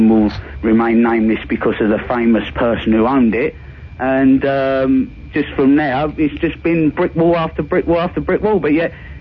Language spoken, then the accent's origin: English; England, United Kingdom; Oh, is it really that obvious, my accent?